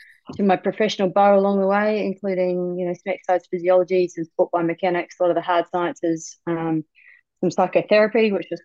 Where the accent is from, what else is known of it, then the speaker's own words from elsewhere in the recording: New Zealand; now in Australia; So I'm a Kiwi, so a New Zealander, for those of you who aren't familiar with what a Kiwi is. But I live in Australia, so I've been living in Australia for 20 years.